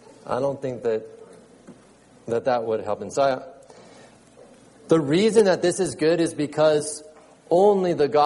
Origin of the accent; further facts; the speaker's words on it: Anza, California, United States; Okay, I grew up in Anza. I have neighbors that live next to me for 18 years